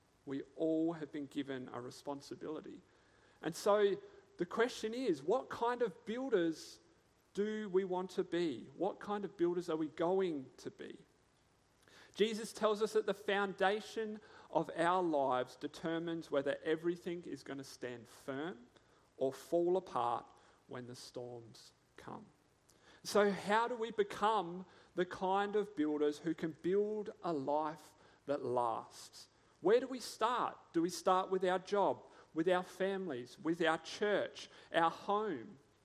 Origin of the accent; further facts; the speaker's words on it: Coober Pedy, South Australia, Australia; For myself, growing up in Cooper Pedy, one of the things that I loved to do was build things. We had sadly nothing else to do in Cooper Pedy